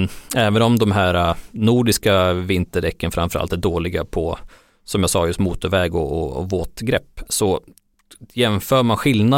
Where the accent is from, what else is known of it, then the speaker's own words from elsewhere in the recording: Jämtland County, Sweden; Jag kommer från Jämtland och åker ofta upp till fjällen